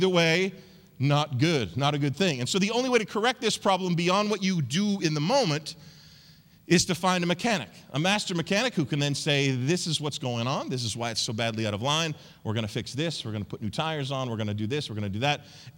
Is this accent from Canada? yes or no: yes; the Maritimes, Canada; Now, I grew up in the Maritimes, so I'm used to driving in dense fog